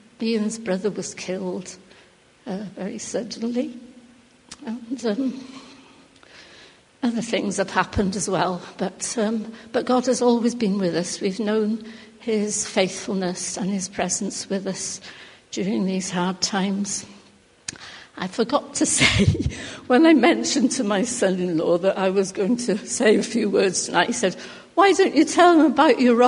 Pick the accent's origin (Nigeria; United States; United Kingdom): United Kingdom; Cardiff, Wales; I'm from Cardiff. I was brought up in a Christian home.